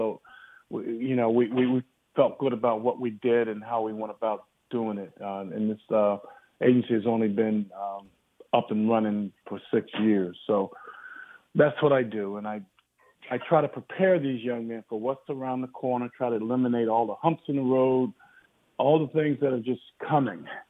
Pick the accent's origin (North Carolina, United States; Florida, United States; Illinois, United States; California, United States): North Carolina, United States; I'm originally from North Carolina.